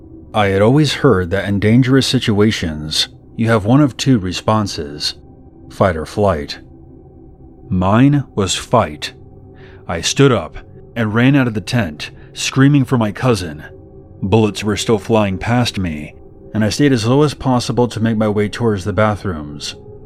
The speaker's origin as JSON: {"language": "English", "town": "Morgan Hill", "region": "California", "country": "United States", "said": "I'm from Morgan Hill, California, but this story happened in the town next to mine, Gilroy."}